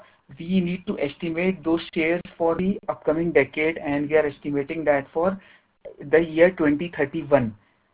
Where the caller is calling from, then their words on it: Pune, Maharashtra, India; calling from Pune, India.